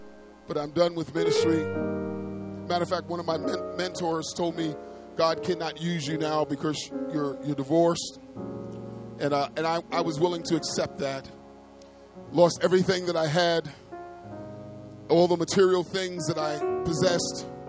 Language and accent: English; Brooklyn, New York, United States; But, I'm not Haitian. So he speaks to me in Creole. He goes, but he didn't realize I'm from Brooklyn. I don't know no Haitian.